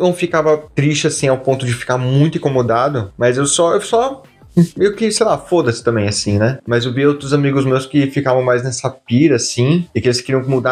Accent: Piauí, Brazil; accent: Piauí; Meu sotaque piauiense, que tinha um pouco, tá ligado? Eu escondia completamente.

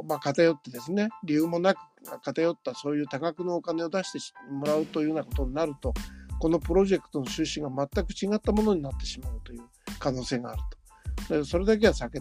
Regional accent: Nagano, Japan; born there; also born or lived in New Delhi, India; 私自身実はあの長野の生まれなんですが、長野県の生まれなんですが、あのしかもそのニューデリーに数年住んでいたわけですが

